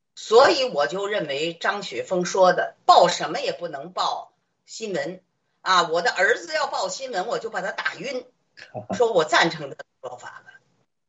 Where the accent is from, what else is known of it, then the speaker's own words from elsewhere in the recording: China; 我说作为一个中国人，是吧，你能不关心水灾吗？